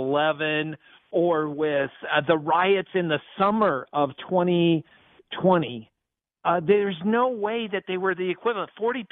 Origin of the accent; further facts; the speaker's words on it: Aurora, Colorado, United States; also born or lived in Denver; now in Arvada, United States; I mean, I grew up in Aurora and Denver. I lived in both. I now live in Arvada and Westminster.